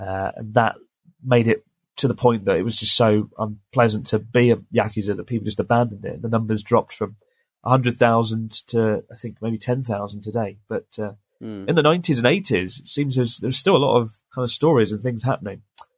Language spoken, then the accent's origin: English; Ibaraki, Japan; I was born and raised in Japan. I went to high school in Ibaraki Prefecture, just north of Tokyo. And I was in my high school rugby team. I was never very good at rugby, but my parents were from New Zealand